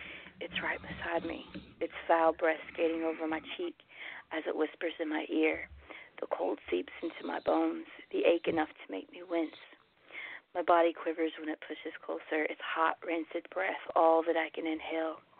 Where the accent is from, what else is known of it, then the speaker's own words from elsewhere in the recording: the South, United States; Well, you know, it's okay because I'm from the South, so we say that all the time, whether we're on the phone or just chatting in person.